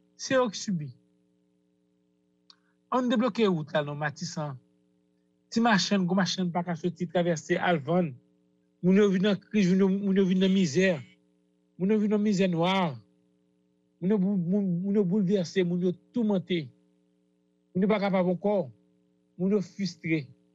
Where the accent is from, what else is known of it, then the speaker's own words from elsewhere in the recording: Haiti; en tant que haïtien, en tant que nègre naïf